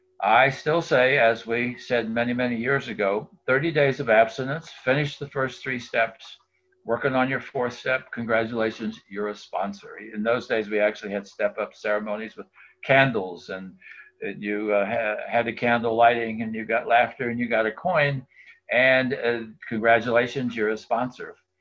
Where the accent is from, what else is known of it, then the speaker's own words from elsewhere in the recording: Hartford, Connecticut, United States; I'm from Connecticut, Hartford, Connecticut area.